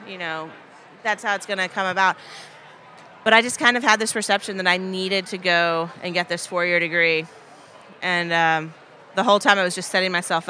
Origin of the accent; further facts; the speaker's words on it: Paducah, Kentucky, United States; moved away as an adult; Yeah, born and raised in Paducah. And I got out of Paducah the day after I graduated high school. I thought I was done with that place. And then 15 years later, I moved home.